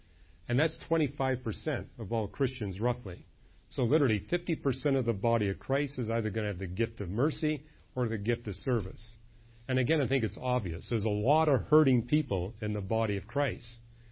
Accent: Canada; I come from Canada, so it's amazing going to Canadian public schools

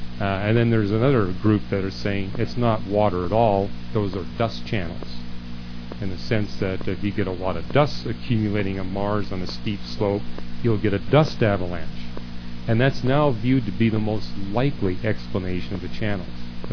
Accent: Canada; I was raised in Canada, and there's places all over Canada where you look up at a mountain and there's these huge scars.

